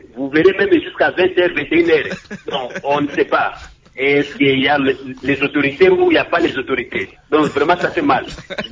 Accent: Kisangani, Tshopo, DR Congo; Je disais à propos du marché, donc chez nous à Kisangani, le même cas qui se passe ailleurs, hein, c'est toujours à Kisangani.

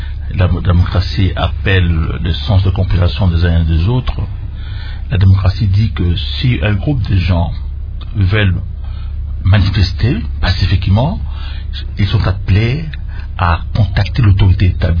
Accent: Kisangani, Tshopo, DR Congo; je veux dire qu'il y ait la sécurité à Kisangani, chez moi

